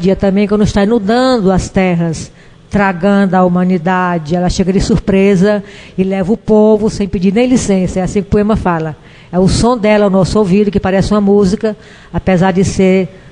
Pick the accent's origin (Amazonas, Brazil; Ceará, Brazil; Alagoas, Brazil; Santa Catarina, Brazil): Ceará, Brazil; Jaguaruana; Eu sou de Jaguaruana, mas morava num local afastado chamado Jiqui.